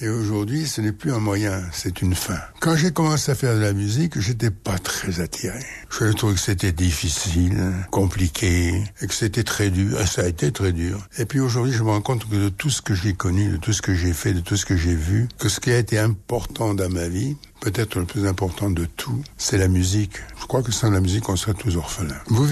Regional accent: South-West, France; accent: South-West; J'étais du Sud-Ouest, j'avais l'accent du Sud-Ouest.

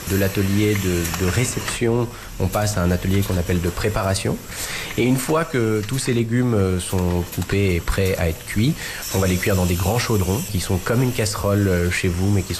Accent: France; Et puis rapidement, je me suis rendu compte que ma vie était en France. Je suis français et amoureux de mon pays

